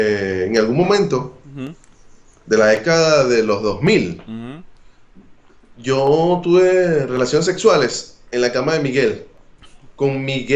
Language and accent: Spanish; Venezuela; venimos de Venezuela, y en Venezuela es algo muy normal